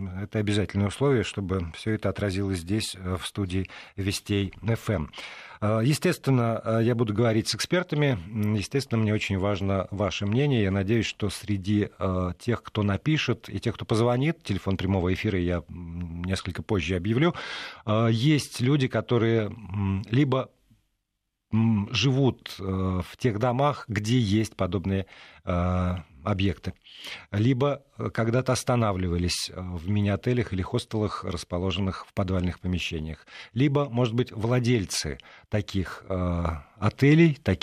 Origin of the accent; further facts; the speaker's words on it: Perm, Perm Krai, Russia; мои разговоры с земляками, а мое детство прошло в Перми